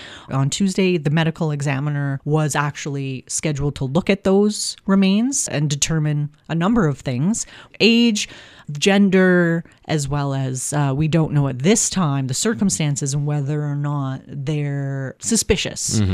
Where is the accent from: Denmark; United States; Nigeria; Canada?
Canada; We're Canadian and totally. We're on live radio. We got to talk about weather.